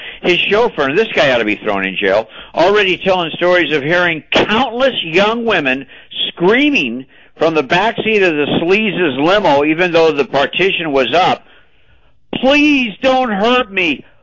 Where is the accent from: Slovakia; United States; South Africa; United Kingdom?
United Kingdom; England; I'm from England. My bad. I'm a limey.